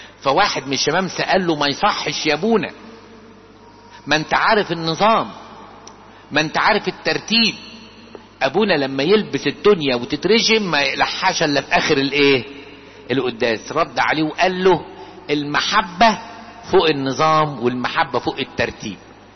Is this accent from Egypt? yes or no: yes; Egypt; لكن مشكلتنا احنا كمصريين، مشكلتنا احنا كأباط